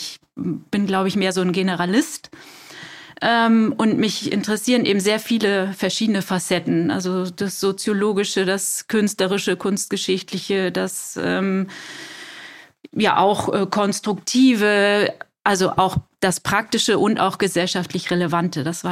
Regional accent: North Rhine-Westphalia, Germany; Mein Vater kommt aus Hamburg, meine Eltern, aber ich bin in der Nähe von Düsseldorf aufgewachsen.

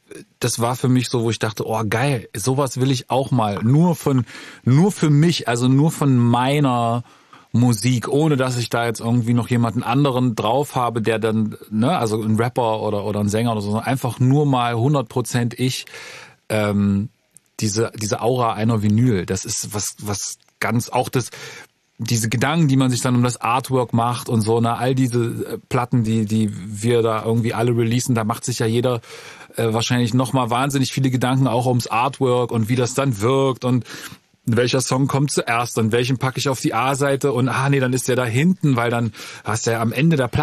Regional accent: East Germany, Germany; Ich komme aus dem Osten.

